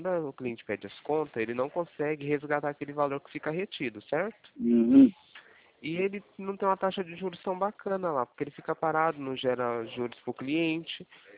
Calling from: Presidente Prudente, São Paulo, Brazil; Eu falo aqui de Presidente Prudente.

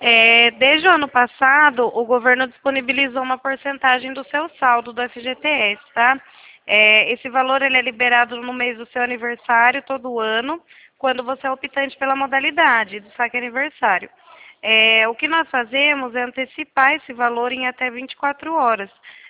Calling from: Sorocaba, São Paulo, Brazil; A gente está falando de Sorocaba.

